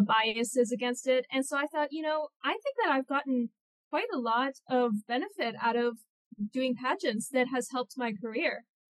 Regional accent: New Westminster, British Columbia, Canada; my hometown had a beauty pageant, so it was the Miss New Westminster pageant.

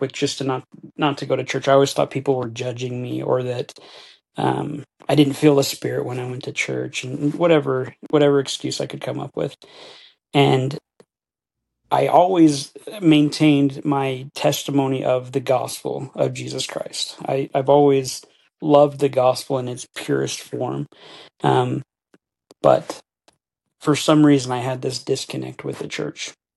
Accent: Idaho Falls, Idaho, United States; We are from Idaho Falls area, but my career, I'm in sales, so I kind of move around a little bit.

